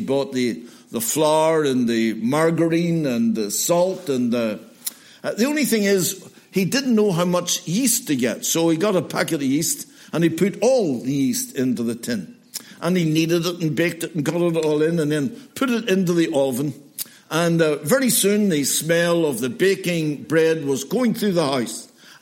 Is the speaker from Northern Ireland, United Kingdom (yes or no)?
yes; Belfast, Northern Ireland, United Kingdom; born there; I was born on the Donegal Road in Belfast.